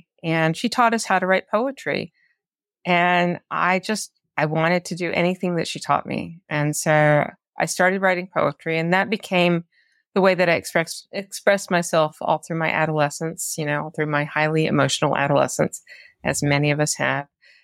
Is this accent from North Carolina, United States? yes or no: yes; North Carolina, United States; But I mean, I grew up in the Piedmont, North Carolina